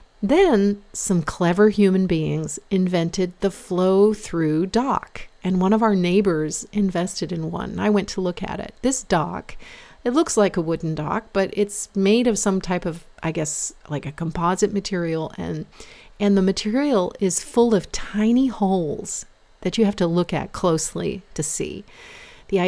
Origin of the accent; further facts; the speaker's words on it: Florida, United States; I'm from Florida, where we have a lot of hurricanes, and our family home is on the water.